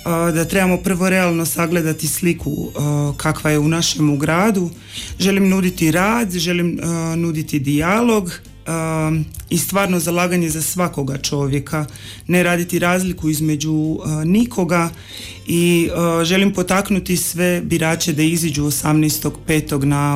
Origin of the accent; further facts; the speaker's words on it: Zagreb, City of Zagreb, Croatia; moved away as an adult; now in Vrlika, Croatia; imam 37 godina i ja sam kandidatkinja za gradonačelnicu grada Vrlike. Rođena sam i odrasla u Zagrebu, a prije 5 godina sam se preselila u grad Vrliku, gdje sam se udala i osnovala svoju obitelj.